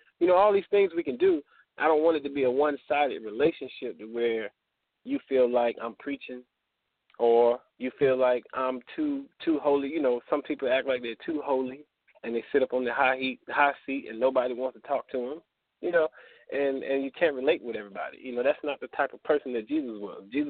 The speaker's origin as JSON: {"language": "English", "town": "Tuskegee", "region": "Alabama", "country": "United States", "lives_now": "Atlanta, United States", "said": "Right now I'm located in ATL, Atlanta, Georgia. And but originally, you know, I'm from a little historic town in Tuskegee, Alabama"}